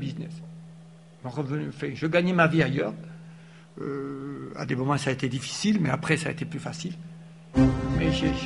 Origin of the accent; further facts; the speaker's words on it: Auch, Occitanie, France; moved away as an adult; now in Toulouse, France; J'y suis arrivé, j'avais 20 ans, puisque j'étais à Auch, je suis un Gersois, j'étais à Auch, je suis arrivé à Toulouse